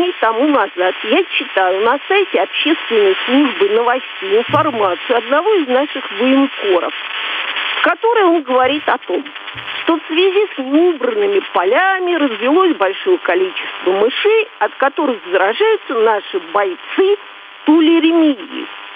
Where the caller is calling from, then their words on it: Moscow, Russia; я из Москвы звоню.